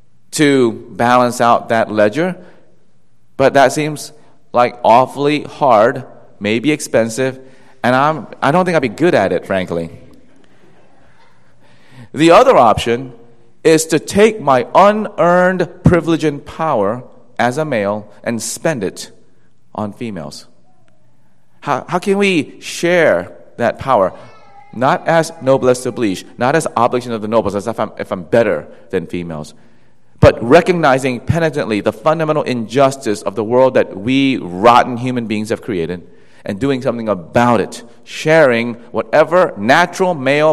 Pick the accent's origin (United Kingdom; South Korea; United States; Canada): South Korea; not just in my home country of Korea